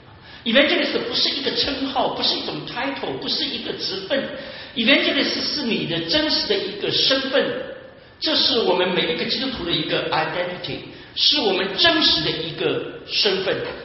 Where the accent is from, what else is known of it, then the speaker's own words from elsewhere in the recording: China; 其实老中也有这个问题，我们中国人也有这个问题。